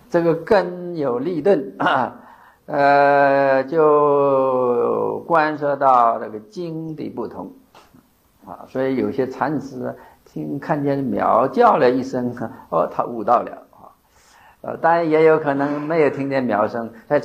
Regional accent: China; 按我中国人的想法

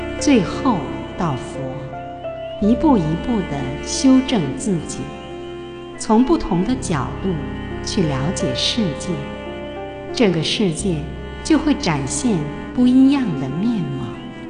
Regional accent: Zhejiang, China; 我是男人，就有男人的眼光。我是浙江人，就有浙江人的思维。

